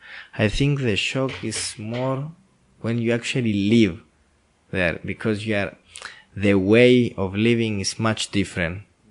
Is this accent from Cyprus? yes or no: yes; Nicosia, Nicosia District, Cyprus; also born or lived in Paphos; Well, I was born in Cyprus, which is an island in Mediterranean. I was born in Nicosia, which is the capital of Cyprus. I grew up there and then I went to Paphos, which is the smallest town in Cyprus, where I went to school there.